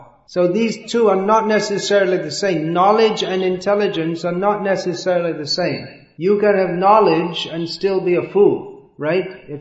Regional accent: Bhimavaram, Andhra Pradesh, India; I am a student at the Vishnu Dental College, and I am age 21. I am from Bhimavaram.

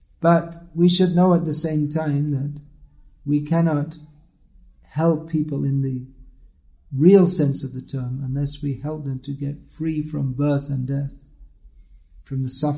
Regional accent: India; I am an Indian, and if India wins the cricket match, that is good.

